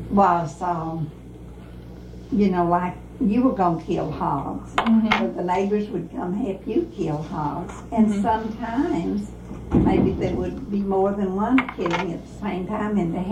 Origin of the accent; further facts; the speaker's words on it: Pineview Community, Georgia, United States; I grew up in Pineview Community, which is about 4 miles south of Jakin.